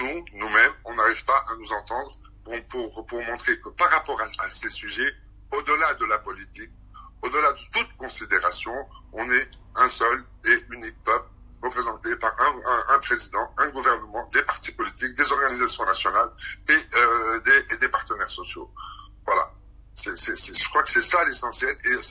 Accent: Tunisia; rentrer après chez moi en Tunisie. On a la dignité puisqu'on se sent tunisien

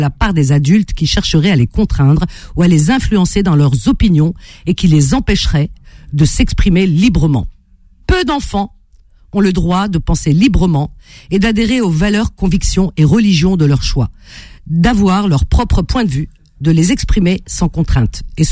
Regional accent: Algeria; je suis une vraie Algérienne

